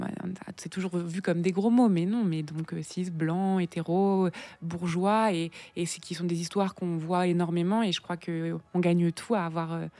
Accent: France; also born or lived in Quebec; j'ai vécu au Québec, je suis française

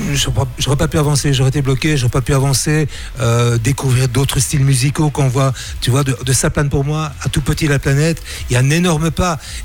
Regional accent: Belgium; Je pense que j'étais le premier belge à dire que j'étais belge, quoi.

